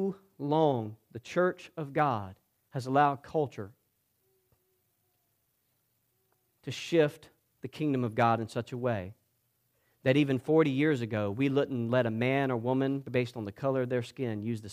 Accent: Georgia, United States; I stink at grammar. I'm from South Georgia. There's only so much I can do.

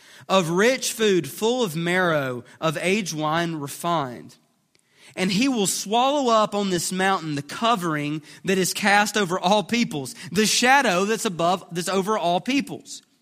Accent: Duncanville, Texas, United States; We're from Duncanville.

